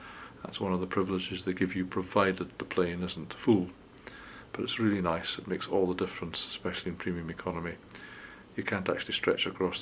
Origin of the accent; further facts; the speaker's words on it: Scotland, United Kingdom; My eyes were immediately attracted as a Scotsman to the word free.